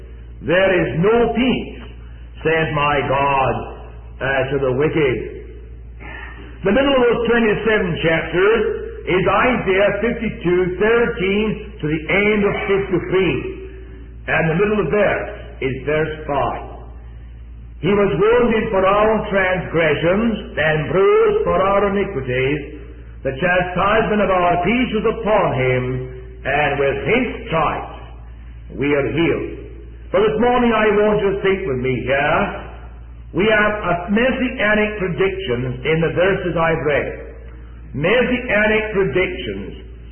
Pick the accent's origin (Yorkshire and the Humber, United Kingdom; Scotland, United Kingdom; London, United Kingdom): Scotland, United Kingdom; being a Scotsman, I'm going to answer your question by asking another. Scotsman always does that.